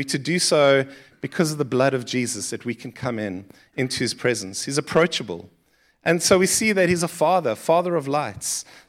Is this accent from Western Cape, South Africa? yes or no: no; Gqeberha, Eastern Cape, South Africa; We grew up in the Eastern Cape in Port Elizabeth and Gqeberha, I think they call it now, which means Gqeberha.